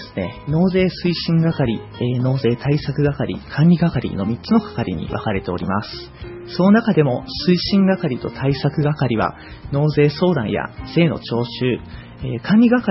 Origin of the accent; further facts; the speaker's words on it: Numazu, Shizuoka, Japan; 自分は沼津で生まれ育って大学も県内だったので